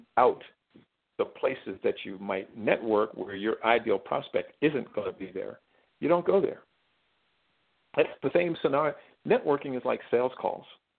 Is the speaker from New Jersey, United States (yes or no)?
yes; New Jersey, United States; I'm from New Jersey.